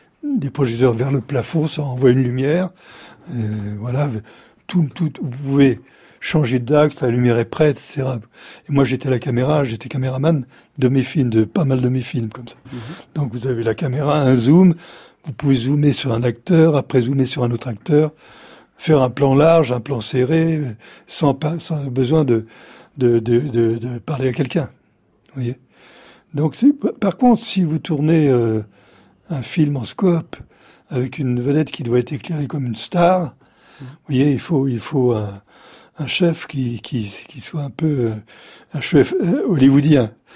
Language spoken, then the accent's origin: French; Paris, Île-de-France, France; On a grandi, tous vécu à Paris.